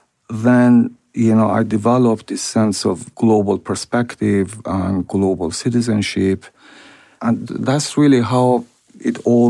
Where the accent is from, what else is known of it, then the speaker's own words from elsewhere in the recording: Iran; My passion for human rights began in Iran under the Shah's regime. While I was a teenager, I was very much interested in books, sociology books, in the confession of political prisoners.